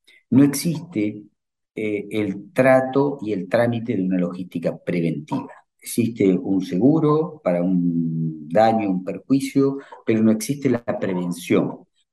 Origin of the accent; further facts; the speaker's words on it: Argentina; yo soy argentino